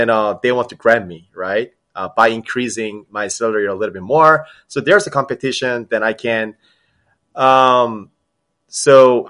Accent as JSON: {"language": "English", "region": "Seoul", "country": "South Korea", "tie": "born or raised there", "second_language": "English", "moved": "as an adult", "lives_now": "United States", "said": "So I was born and raised in Korea, especially Seoul. And I study and work in the U.S., especially in New York, and I work in New York as well as Houston, Texas."}